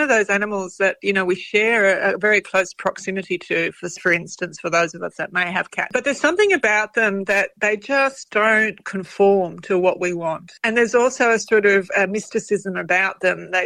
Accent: Australia; because I am Greek and because I am Australian

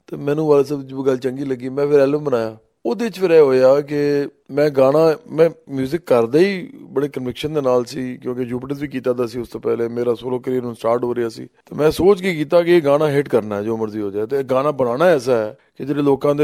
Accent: Lahore, Punjab, Pakistan; ਲਾਹੌਰ ਦਾ ਹੀ ਹਾਂ ਮੈਂ, ਪ੍ਰੋਪਰ ਲਾਹੌਰ ਸ਼ਹਿਰ ਦਾ ਵਾਸੀ ਹਾਂ। ਮੇਰੇ ਵਾਲਿਦ ਸਾਹਿਬ ਦੀ ਜਿਹੜੀ ਫੈਮਿਲੀ ਹੈ, ਮੇਰੇ ਦਾਦਾ ਪੜਦਾਦਾ, ਜਿੱਥੋਂ ਤੱਕ ਅਸੀਂ ਜਾਂਦੇ ਹਾਂ ਤਾਂ ਸਾਰੇ ਲਾਹੌਰ ਦੇ ਸਨ। ਇਸ ਵਾਸਤੇ ਅਸੀਂ ਤਾਂ ਇਸ ਮਾਮਲੇ 'ਚ ਤਾਂ ਪੱਕੇ ਲਾਹੌਰੀ ਹੈਗੇ ਹਾਂ।

